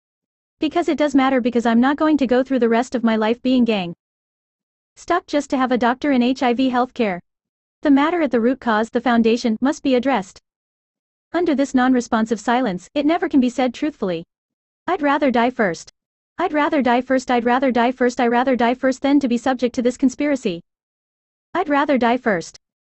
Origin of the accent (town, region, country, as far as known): San Bernardino, California, United States; born there